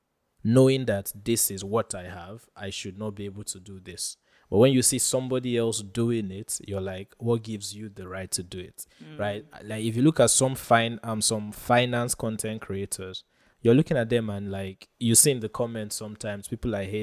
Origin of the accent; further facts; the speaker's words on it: Nigeria; you just think that as a Nigerian you should not be